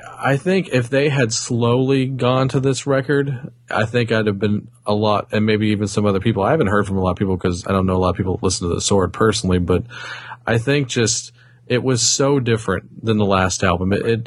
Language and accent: English; the South, United States; I love me some, you know, I'm from the South. I love me some desert rock.